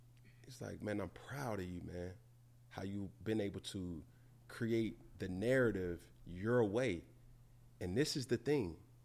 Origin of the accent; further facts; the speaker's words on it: Atlanta, Georgia, United States; man, I'm from Atlanta, and I always tell people